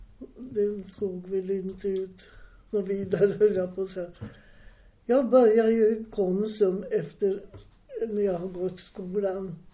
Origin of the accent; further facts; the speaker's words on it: Enköping, Uppsala County, Sweden; moved away; jag kom ju hit 1930 ifrån Enköping. Och far var ju vid järnvägen.